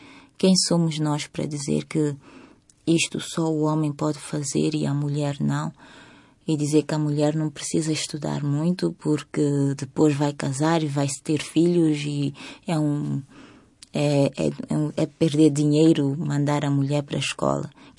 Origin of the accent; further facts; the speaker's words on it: Mozambique; now in Johannesburg, South Africa; Bom, a minha família e eu mudamos de Moçambique para a África do Sul em 1993. E estamos lá até hoje.